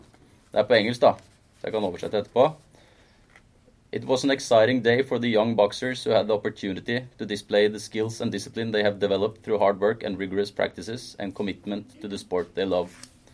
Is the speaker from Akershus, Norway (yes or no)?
yes; Minnesund, Akershus, Norway; og som lokalavisa mi da, fra der jeg kom fra Minnesund